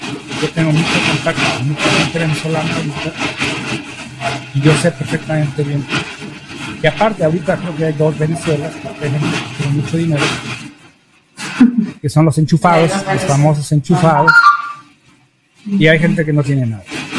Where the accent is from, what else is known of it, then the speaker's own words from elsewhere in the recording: Mexico; now in Canada; Ahorita yo no soy mexicano porque ya no me adapto allá, y tampoco soy canadiense porque sigo siendo mexicano inmigrante.